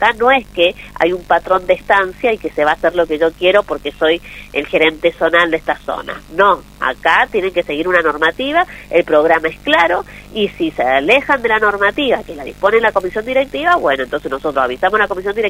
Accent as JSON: {"language": "Spanish", "region": "Mendoza", "country": "Argentina", "said": "justamente soy de Mendoza"}